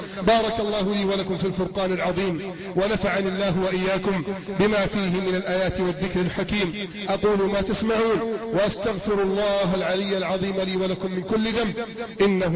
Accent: Cairo, Cairo Governorate, Egypt; يحكي لي أحد المشايخ في ميدان التحرير عندنا في القاهرة،

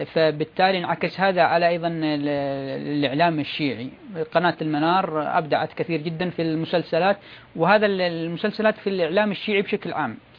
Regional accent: Yemen; ولما أتكلم عن نحن أتكلم عن اليمن، يعني عندنا في اليمن

